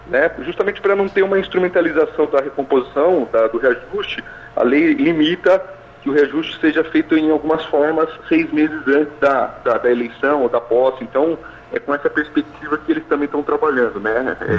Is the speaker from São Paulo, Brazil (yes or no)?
yes; São Paulo, Brazil; Eu sou aqui de São Paulo